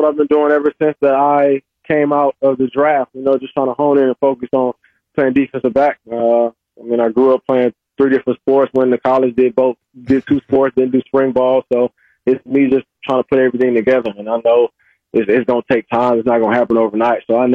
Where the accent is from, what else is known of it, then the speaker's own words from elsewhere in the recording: Illinois, United States; when I grew up in Illinois and then when I went to California